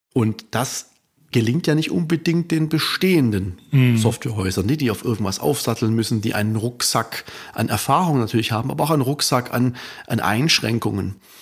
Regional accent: Baden-Württemberg, Germany; als Schwabe

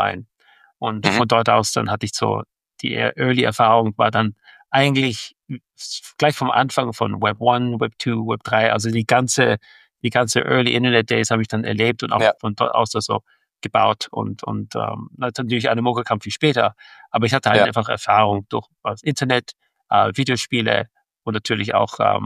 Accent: Vienna, Austria; born or raised there

